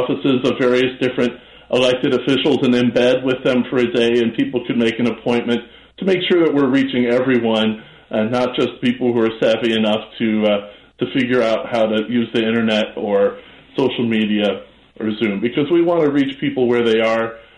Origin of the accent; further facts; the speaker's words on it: Chicago, Illinois, United States; I grew up in Hyde Park. I grew up in Chicago. I grew up loving the neighborhoods, going all over the place.